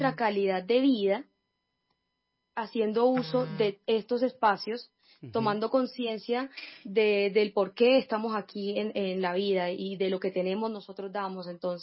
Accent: Lorica, Córdoba, Colombia; Correcto, sí, soy de Lorica, Córdoba.

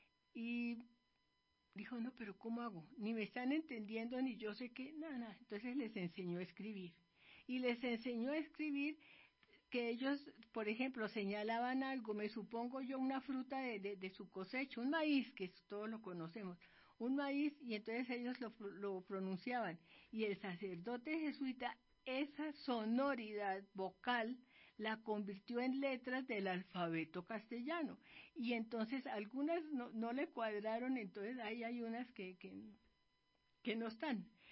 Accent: Bogotá, Colombia; como soy de Bogotá, entonces me los petaqueo

